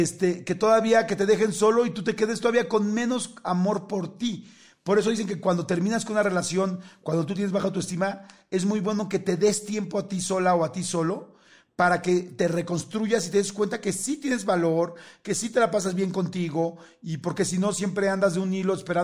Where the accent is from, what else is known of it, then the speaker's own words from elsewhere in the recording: Mexico City, Mexico; nací y crecí toda la vida, primero de chiquito en la colonia Narvarte, en la Ciudad de México, que es una colonia normal, de clase media. Después me fui a una colonia por Villacuapa.